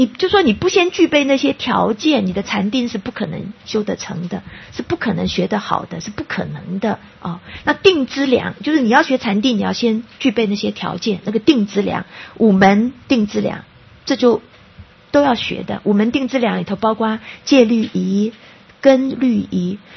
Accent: Taiwan; 当然我们台湾人也有我们台湾人饮食的习惯

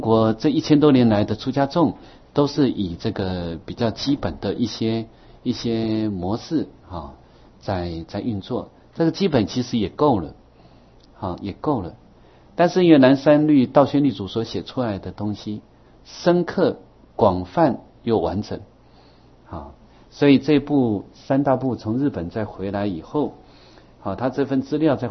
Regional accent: Taiwan; 那这个是我们台湾人的福报，啊，我们在台湾的福报，所以台湾真是宝岛

